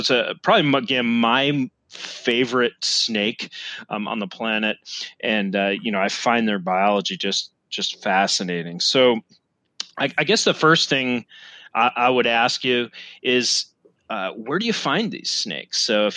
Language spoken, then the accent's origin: English; New England, United States; I grew up in New England originally, where we had, venomous snakes, first of all, were rare, but the one that we did have was the timber rattlesnake.